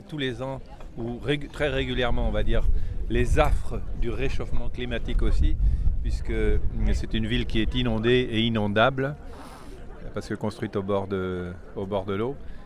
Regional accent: Quimperlé, Brittany, France; Je viens de Quimperlé, du Far West.

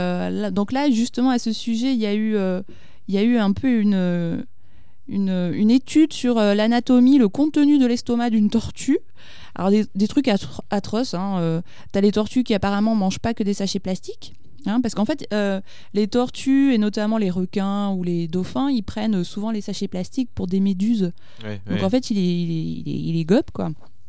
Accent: Bordeaux, Nouvelle-Aquitaine, France; j'ai passé pas mal de temps sur le littoral atlantique parce que je viens de Bordeaux

